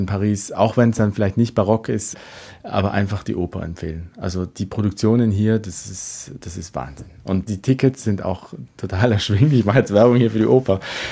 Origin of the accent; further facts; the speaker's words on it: Sterzing, Trentino-Alto Adige, Italy; Mein Vater war der Leiter der Musikschule in meiner Heimatstadt in Sterzing. Das ist die erste Stadt, wenn man von Österreich oder Deutschland kommt und über den Brenner fährt nach Süden.